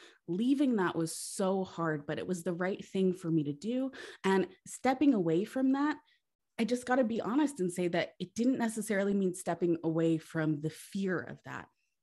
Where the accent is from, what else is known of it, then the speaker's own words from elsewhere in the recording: New Jersey, United States; So I definitely experienced some culture shock when I moved from the Jersey Shore to Boulder, Colorado.